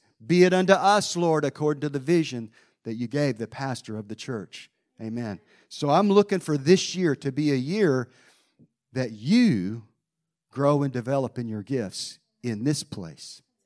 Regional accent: North Carolina, United States; I was 59 when God called me to come to North Carolina to return to my home state and start a church.

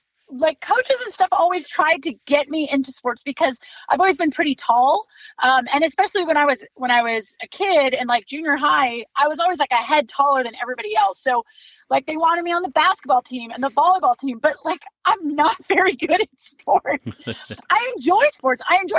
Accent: Hacienda Heights, California, United States; I was born outside of Los Angeles, California, in a town called Hacienda Heights. So just kind of the suburbs, kind of almost North Orange County, San Gabriel Valley area. So I grew up there most of my life

